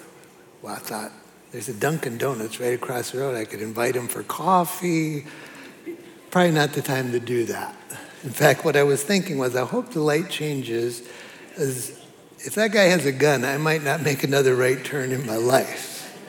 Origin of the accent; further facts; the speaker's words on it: Abidjan, Côte d’Ivoire; I'm from Abidjan, a city of about 6 million people.